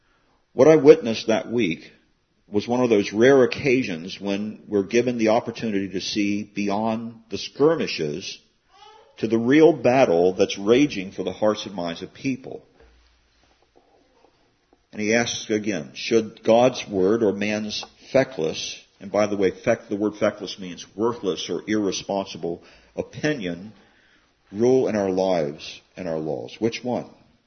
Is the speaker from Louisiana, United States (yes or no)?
yes; Baton Rouge, Louisiana, United States; it was coming to my hometown of Baton Rouge, Louisiana